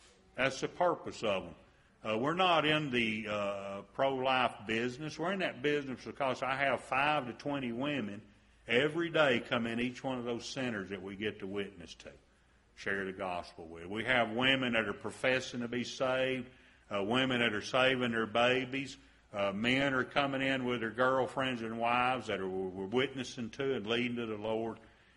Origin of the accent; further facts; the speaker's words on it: the South, United States; accent: southern; They don't know I have a southern accent. They think I'm British over there.